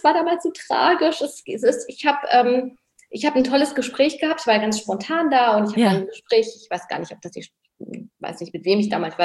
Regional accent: Saarland, Germany; meine Ursprünge liegen im Südsaarland, wenn man das überhaupt so sagen kann, das Saarland im Süden.

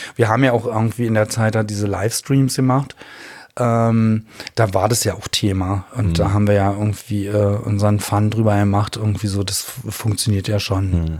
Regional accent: Berlin, Germany; born there; ich bin gebürtiger Berliner und liebe Berlin total

